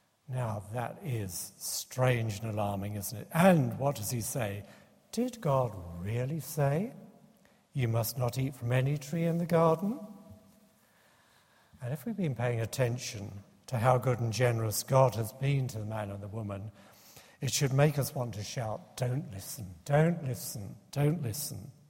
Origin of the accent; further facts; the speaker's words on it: South East England, United Kingdom; As a small child growing up in the Sussex countryside